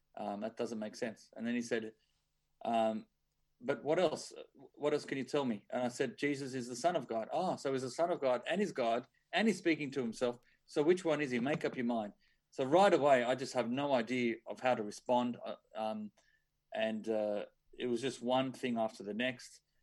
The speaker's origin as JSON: {"language": "English", "town": "Sydney", "region": "New South Wales", "country": "Australia", "tie": "born or raised there", "said": "Born and raised in Sydney, went to Catholic school growing up."}